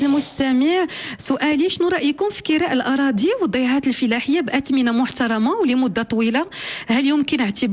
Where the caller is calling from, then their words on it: Canada; قلت لك أنا مستمعة وفية من كندا